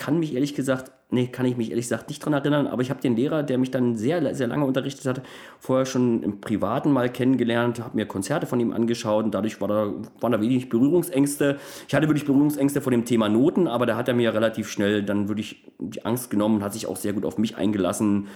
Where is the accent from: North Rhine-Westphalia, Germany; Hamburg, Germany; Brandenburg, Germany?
Brandenburg, Germany; Cottbus; da wo ich herkomme, aus Cottbus komme ich ursprünglich